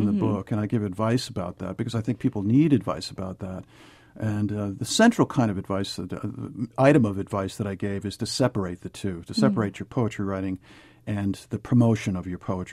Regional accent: New York, United States; accent: New York; also born or lived in Kentucky; absorbed some of Kentucky, too, as one always does from a place. But I won't. You know, when I get tired or angry, the New York comes out in my voice. My accent comes back.

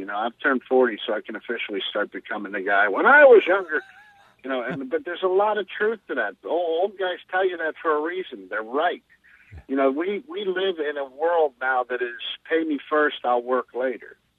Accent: Pittsburgh, Pennsylvania, United States; Originally Pittsburgh, Pennsylvania.

